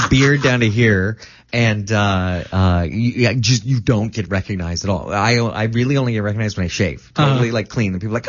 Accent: Palm Springs, California, United States; born there; I'm in California. I cheated. I was born in Palm Springs.

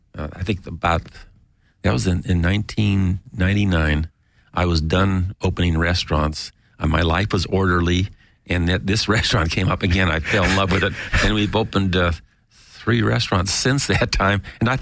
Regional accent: Los Angeles, California, United States; And that one was, as I grew up in Los Angeles, and we were talking earlier how everything was centered downtown. When I came shopping, we came downtown.

